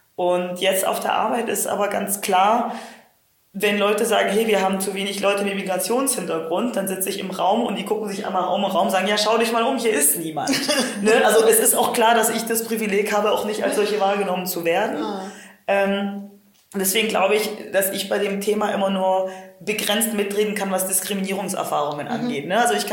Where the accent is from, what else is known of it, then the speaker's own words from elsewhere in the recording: Friedrichshafen, Baden-Württemberg, Germany; ich komme halt aus Friedrichshafen, das ist eine Industriestadt am Bodensee